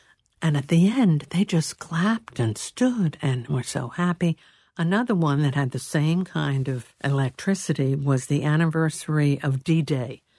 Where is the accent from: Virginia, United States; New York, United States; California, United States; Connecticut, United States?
New York, United States; New York City; I'm a New Yorker, lifelong. All New Yorkers are part Jewish.